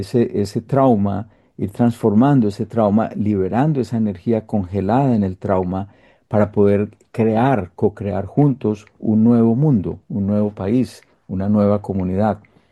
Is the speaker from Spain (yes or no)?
no; Colombia; moved away; yo cuando me fui de Colombia me fui herido, con rabia, con odio, con ganas de venganza.